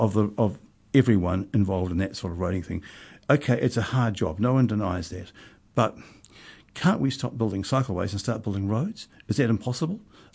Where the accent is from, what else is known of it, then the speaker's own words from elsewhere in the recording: Wellington, New Zealand; I came up from Wellington. I'm a refugee from that part of the world, and thank God I am.